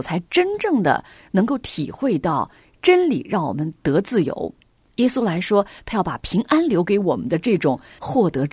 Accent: China; born there; 为什么我会生在中国，我会生在我的家乡，会生在这样一个小的城市

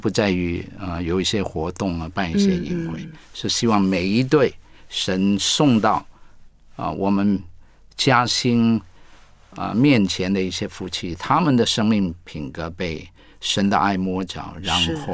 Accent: Hong Kong; also born or lived in Fujian; 但是我不是香港人。

